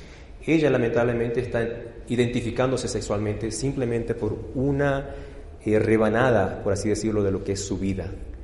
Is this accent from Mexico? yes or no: no; Argentina; yo estoy hablando más y más como un puertorriqueño y menos como un argentino. Ya son 10 años de casados con mi esposa puertorriqueña.